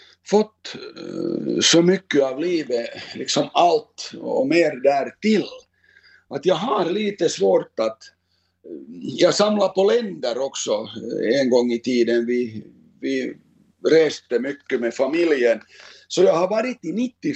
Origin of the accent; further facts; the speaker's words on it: Finland; För det är ju sådana saker som man som finländare liksom tar för givet.